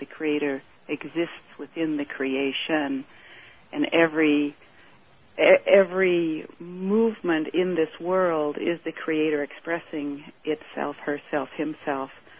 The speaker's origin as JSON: {"language": "English", "country": "Switzerland", "tie": "born or raised there", "said": "I grew up in Switzerland."}